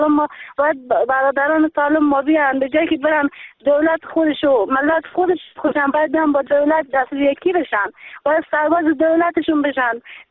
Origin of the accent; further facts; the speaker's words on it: Afghanistan; now in Iran; البته من خودم تو افغانستان نیستم، من خودم 10 سال که از کشورم آواره شدم به ایران